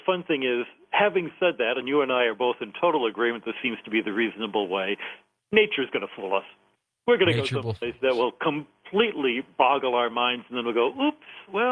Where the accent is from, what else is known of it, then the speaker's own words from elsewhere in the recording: Birmingham, Michigan, United States; It was the nuns at Queen of Martyrs grade school where I grew up in Birmingham, Michigan.